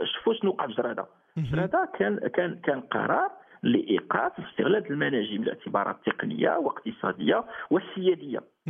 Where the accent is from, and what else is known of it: Morocco